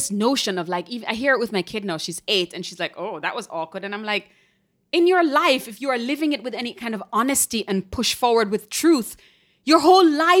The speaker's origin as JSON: {"language": "English", "country": "Jamaica", "said": "When I came here from Jamaica, and people would do this like slightly pressed, pursed lip"}